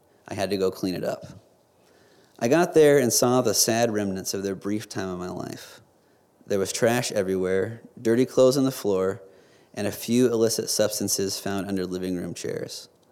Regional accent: Grand Island, Nebraska, United States; my birth mother was from Danville, Virginia, a town more than 1,000 miles from where I grew up in Grand Island, Nebraska.

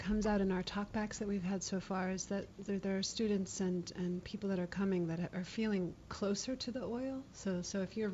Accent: Portland, Oregon, United States; You know, I come from Portland, Oregon, and there's a lot of environmentalists there.

